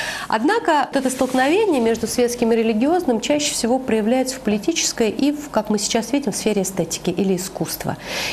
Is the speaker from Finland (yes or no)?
no; Russia; Я россиянин, да, вот мы россияне.